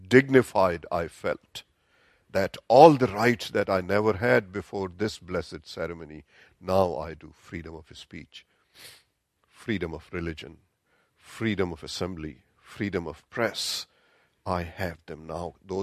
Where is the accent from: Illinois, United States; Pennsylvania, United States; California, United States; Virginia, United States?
Virginia, United States; Charlottesville; I come from Charlottesville, Virginia.